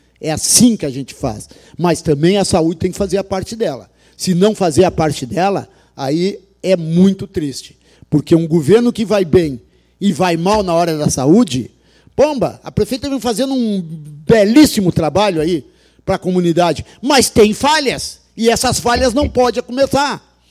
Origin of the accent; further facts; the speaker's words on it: São José do Norte, Rio Grande do Sul, Brazil; Eu sou de São José do Norte, eu não sou de Porto Alegre.